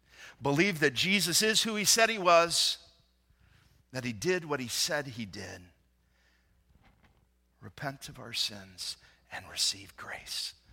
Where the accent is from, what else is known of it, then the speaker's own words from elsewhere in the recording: the South, United States; now in Lake County, United States; See, I'm from Lake County, the 13th wealthiest county in America. That's where our church is. Not a lot of regular people up there, but I grew up in a redneck town in the South. And despite the fact I buried the accent a few years ago